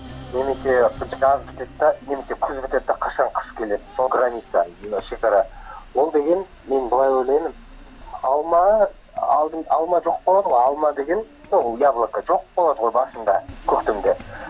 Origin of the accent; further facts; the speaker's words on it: Kazakhstan; now in Almaty, Kazakhstan; Мен кичкентай кезде ауылда өстүм го, ошентип экен. Потом осу Алматыга мектеп окуган кезде көчүп келдик. То есть мен ауылда да болдум кичкентай кезде, и кийин калада да өсүп кеттим. Калада билем, ауылда билем.